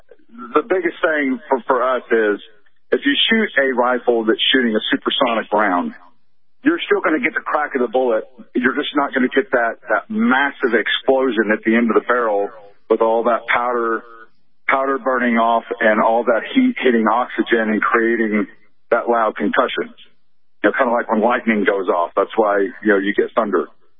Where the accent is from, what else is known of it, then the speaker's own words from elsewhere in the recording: Texas, United States; You know, I grew up in Texas, and that's definitely a gun culture.